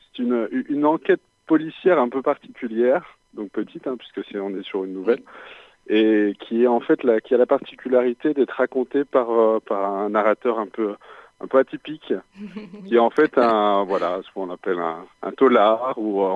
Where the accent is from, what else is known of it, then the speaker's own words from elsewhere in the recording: Auvergne-Rhône-Alpes, France; Voilà, c'est ça, tout à fait.